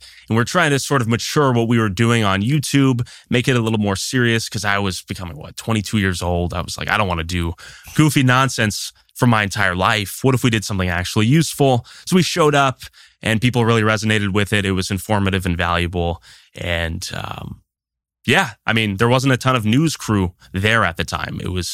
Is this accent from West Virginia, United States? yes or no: no; Modesto, California, United States; I'm from Modesto, California.